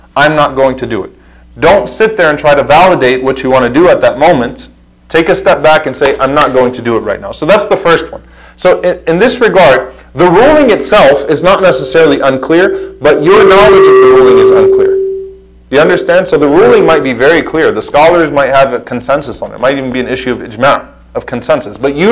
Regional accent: Louisiana, United States; we're in the South, mashallah, I'm from Louisiana, you get all types of stuff served on your plate.

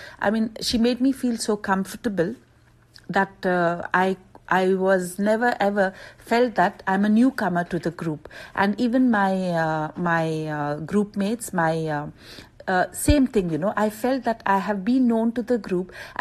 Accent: India; English is a second language; now in Riyadh, Saudi Arabia; I'm an Indian working in Saudi Arabia, Riyadh.

